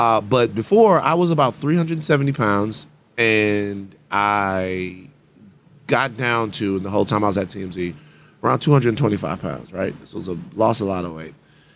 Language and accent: English; Baton Rouge, Louisiana, United States; So I'm from South Baton Rouge, two places in South Baton Rouge, one called Gardere, the other called The Bottom.